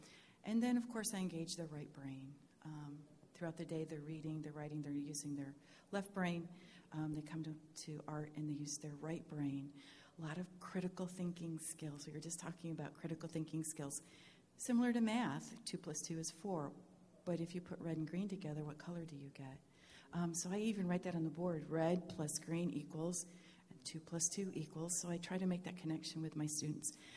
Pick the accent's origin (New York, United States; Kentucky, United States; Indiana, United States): New York, United States; also born or lived in Texas; But I do hail from Texas. I grew up outside of Buffalo, New York.